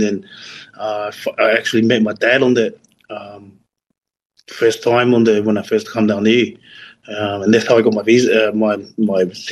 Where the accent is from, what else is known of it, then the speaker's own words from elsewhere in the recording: Ma'ufanga, Tongatapu, Tonga; Yeah, so I was born in Mautpanga, and my family's from Hapai. I grew up on my mom's side, so I think my dad's side is from Ewa and Niwa, I think. But yeah. Grew up in Mautpanga.